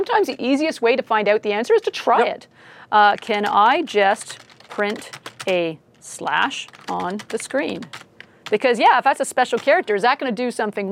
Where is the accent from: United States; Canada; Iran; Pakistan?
Canada; I am from Canada. I am actually, je suis bilingue. Je peux parler en français si c'est nécessaire. So I can speak French.